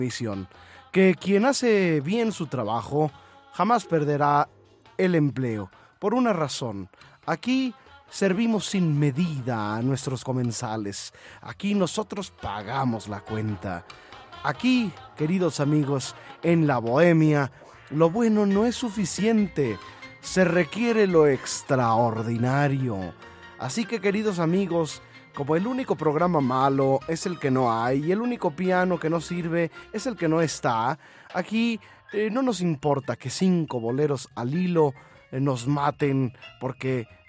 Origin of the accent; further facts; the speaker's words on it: Yucatán, Mexico; mi paisano yucateco